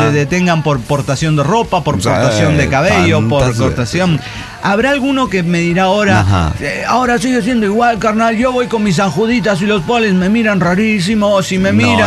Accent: Mexico City, Mexico; yo crecí en Ciudad de México en los 80 y en los 90.

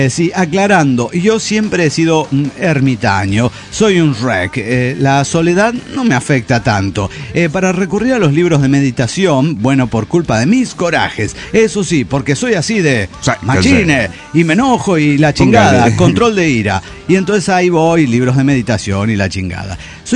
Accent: Querétaro, Mexico; de Querétaro, México

